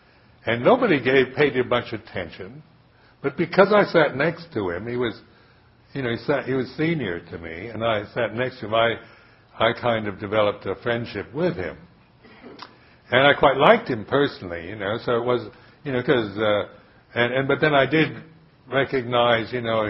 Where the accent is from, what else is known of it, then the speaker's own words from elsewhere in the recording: United States; being American also, when I first went to live in the Thai monastery, American men walk in a very aggressive way.